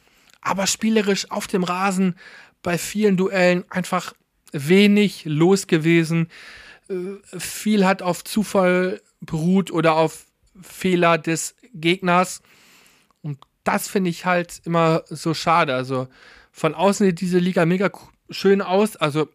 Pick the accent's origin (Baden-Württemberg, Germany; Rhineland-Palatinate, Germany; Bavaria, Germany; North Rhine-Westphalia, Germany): North Rhine-Westphalia, Germany; born there; Ich komme ja gebürtig aus dem Westmünsterland